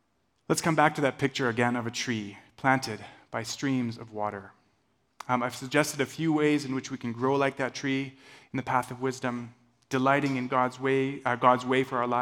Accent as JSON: {"language": "English", "country": "Tanzania", "tie": "born or raised there", "said": "Growing up in Tanzania as a child, sometimes we would see women doing this kind of winnowing of grain."}